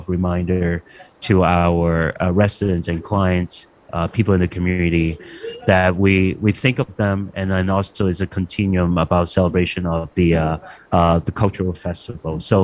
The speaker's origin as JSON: {"language": "English", "country": "Hong Kong", "tie": "born or raised there", "said": "I think China and also my hometown, Hong Kong, there will be shelter in place."}